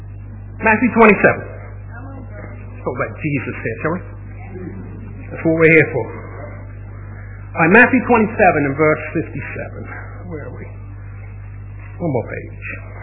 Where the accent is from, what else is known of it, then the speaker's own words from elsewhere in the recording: England, United Kingdom; It's because I'm English that I don't get that fired up.